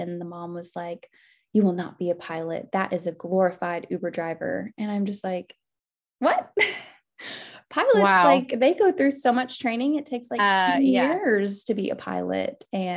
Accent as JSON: {"language": "English", "region": "Georgia", "country": "United States", "lives_now": "New York, United States", "said": "I'm from Georgia to here in New York."}